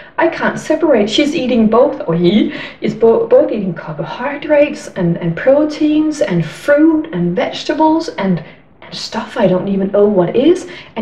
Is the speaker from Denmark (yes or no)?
yes; Denmark; I'm from Denmark.